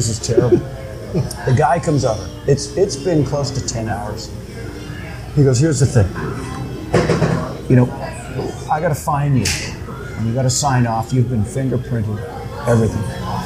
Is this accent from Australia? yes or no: no; Canada; As a Canadian, I can't cross the border and sell stuff.